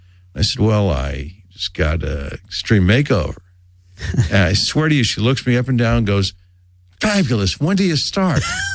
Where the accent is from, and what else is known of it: New York, United States; born or raised there; also born or lived in Montreal, Canada